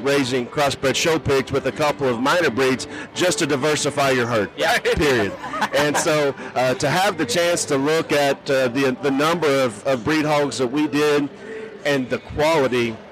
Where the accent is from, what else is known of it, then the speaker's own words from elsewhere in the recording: Oklahoma, United States; Take a second and take my point of view. I'm from Oklahoma.